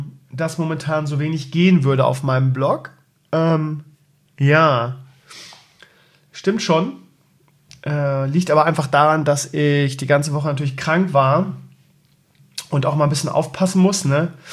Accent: Bremen, Germany; Ich komme aus Tankstedt, Schleswig-Holstein. Nein, eigentlich bin ich Bremer, der in Schießel zu Hause ist.

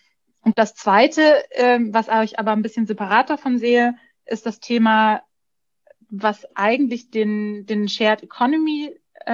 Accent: Bavaria, Germany

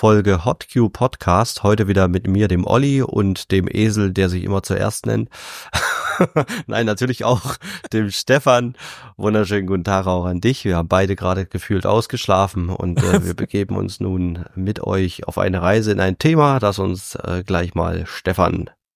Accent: Dresden, Saxony, Germany; Ich war seit Donnerstag bis gestern in Dresden, in meiner alten Heimatstadt.

